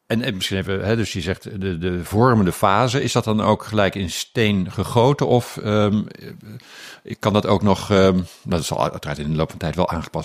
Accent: Delft, South Holland, Netherlands; Zeg ik dan als Delftenaar.

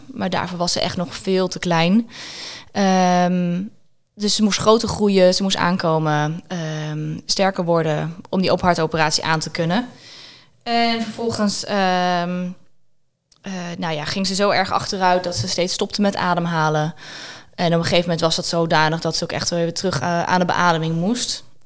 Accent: Zutphen, Gelderland, Netherlands; ik ben 38 jaar. Ik kom uit Zutphen. Daar woon ik samen met mijn man en twee kinderen.

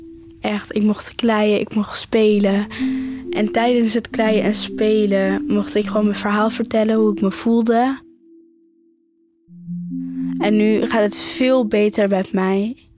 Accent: Netherlands; also born or lived in Morocco; Ik ben gewoon Marokkaans en Nederlands.

